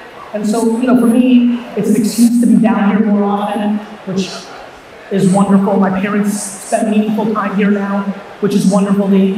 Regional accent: New York, United States; I am the man. I'm a New Yorker. And I'm a Jersey boy.

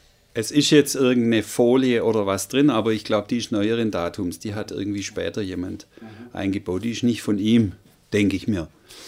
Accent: Esslingen, Baden-Württemberg, Germany; Naja, ich bin in Esslingen aufgewachsen

